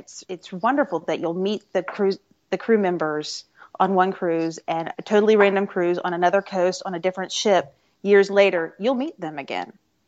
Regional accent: Florida, United States; obviously I grew up in Florida, so I've been to Walt Disney World more times than I care to admit in public.

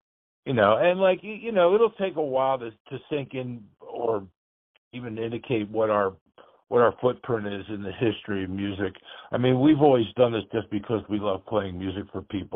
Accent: Philadelphia, Pennsylvania, United States; I grew up on the East Coast. I'm a Philadelphia guy, which meant I got down to Florida more than once during my formative years during spring break.

